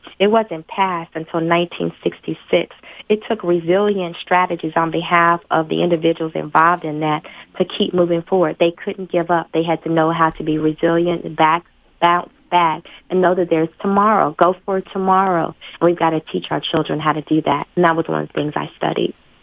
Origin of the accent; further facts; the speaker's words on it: Lexington, Kentucky, United States; I am originally from Lexington. Hey. I'm a graduate of Bryan Station High School.